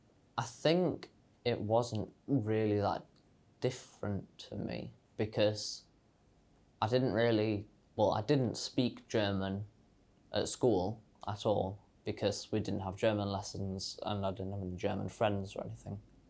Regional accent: England, United Kingdom; born there; I was born in England, and I'm planning on living in England for most of my life.

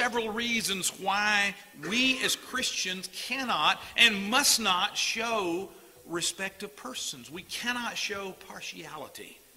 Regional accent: Selma, Alabama, United States; I grew up in Selma, Alabama. We had a little racial tension at times.

